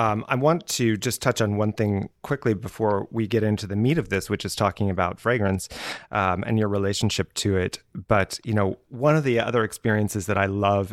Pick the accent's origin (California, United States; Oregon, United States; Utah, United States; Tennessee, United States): California, United States; Los Angeles; I grew up in Los Angeles in the Valley. I always felt very much as an underdog being from the Valley, and now I'm very proud of it.